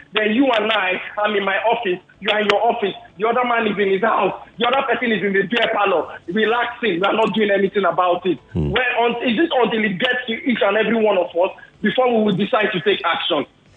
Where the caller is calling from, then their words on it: Lekki, Lagos, Nigeria; I'm calling from Lekki.